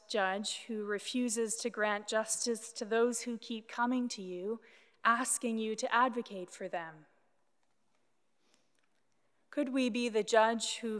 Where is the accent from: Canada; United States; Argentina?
Canada; It is my duty as a Canadian citizen to urge you to please exercise your right to vote.